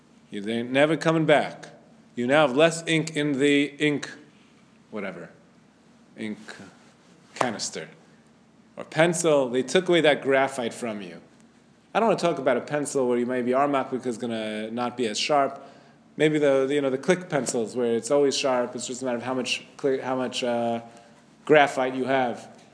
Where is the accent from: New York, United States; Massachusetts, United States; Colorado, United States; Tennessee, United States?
New York, United States; New York City; I remember when I grew up on Avenue J in Flatbush